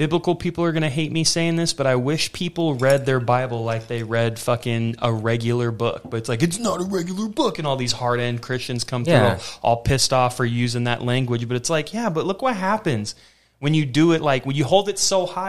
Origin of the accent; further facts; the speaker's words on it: Las Vegas, Nevada, United States; Dude, growing up in Vegas, bro, you think of that almanac.